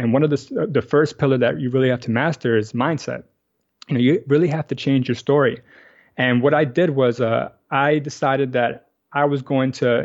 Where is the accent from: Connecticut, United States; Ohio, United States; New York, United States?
New York, United States; New York City; now in Astoria, Queens, United States; I live in Astoria, Queens. Oh, yeah. Yeah, so I actually grew up in Washington Heights my whole life, but I moved here about 3 years ago with my wife.